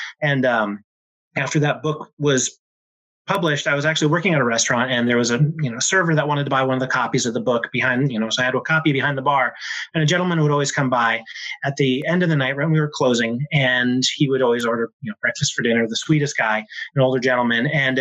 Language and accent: English; Lynden, Washington, United States; I grew up in Northwest Washington, about a stone's throw from Canada, a little tiny town called Linden. Nobody's heard of it, so I'm never offended when no one knows what I'm talking about.